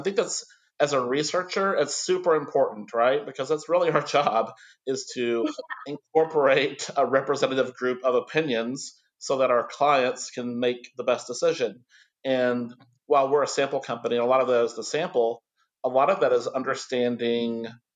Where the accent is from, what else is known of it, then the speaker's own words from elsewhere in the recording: Fort Knox, Kentucky, United States; I grew up near Fort Knox, Kentucky, and the military, it ensures there's a lot of diversity in your community.